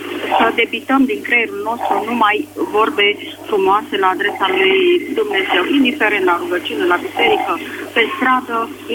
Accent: Alexandria, Teleorman, Romania; Sunt din Alexandria și sunt la lucru.

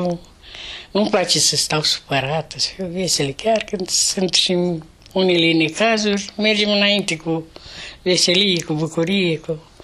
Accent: Lespezi, Iași County, Romania; m-am născut în Moldova, în județul Iași, Pașcan Lespezi. Copilăria, 4 clase le-am făcut în satul natal.

